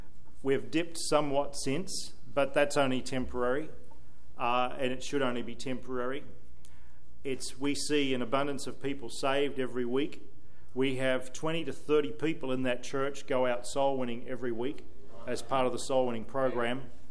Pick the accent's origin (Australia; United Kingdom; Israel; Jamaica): Australia; now in United States; I know as an Australian how much Americans loved watching Steve Irwin on television over here.